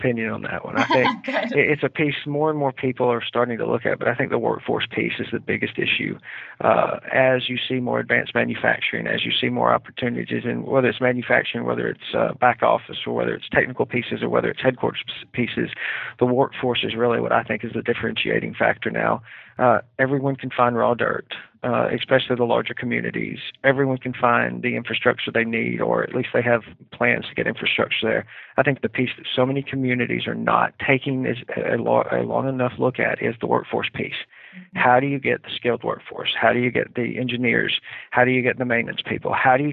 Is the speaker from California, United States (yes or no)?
no; Coleman, Alabama, United States; the Coleman, Alabama, my hometown community, asked me if I would be interested in working with them.